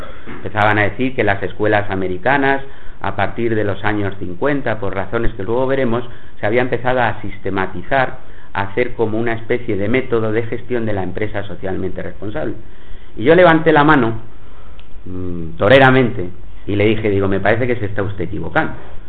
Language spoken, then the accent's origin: Spanish; Albacete, Castilla-La Mancha, Spain; me trae a mi tierra, con mis paisanos, que siempre los llevo por delante, Albacete siempre